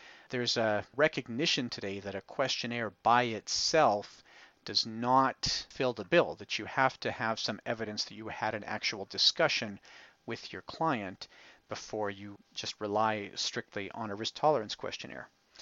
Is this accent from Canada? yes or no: yes; Canada; he doesn't know I'm Canadian.